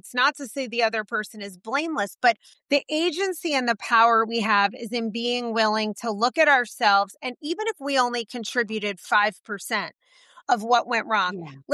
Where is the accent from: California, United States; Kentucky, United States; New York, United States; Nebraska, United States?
New York, United States; It drives me crazy, actually, as a New Yorker.